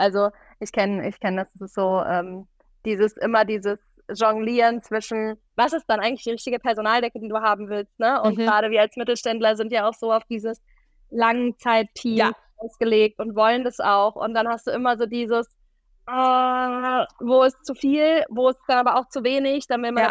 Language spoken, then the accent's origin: German; Hesse, Germany; einer ganz spannenden Nachfolgerin aus meiner Heimat, dem schönen Nordhessen.